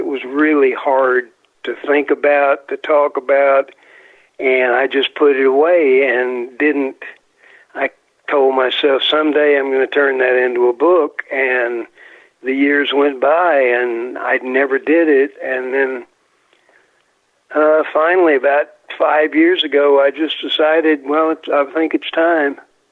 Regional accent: Nashville, Tennessee, United States; Sometimes I'm from Nashville, and I don't know if you're familiar with the Bell Witch.

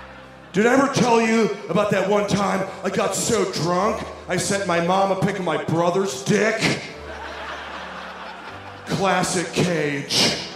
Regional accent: Skokie, Illinois, United States; I'm from Skokie, Illinois.

